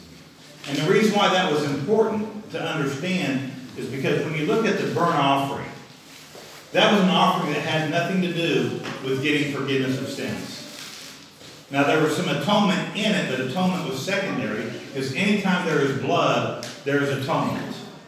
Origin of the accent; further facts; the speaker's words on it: Texas, United States; I talk funny. I'm from Texas.